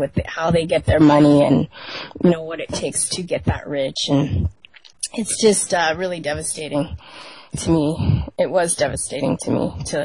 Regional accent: California, United States; And I'm from California, so they had the Common Core.

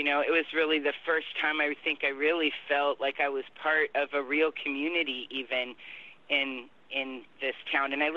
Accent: Oregon, United States; Well, I was raised a kid in Oregon on the coast

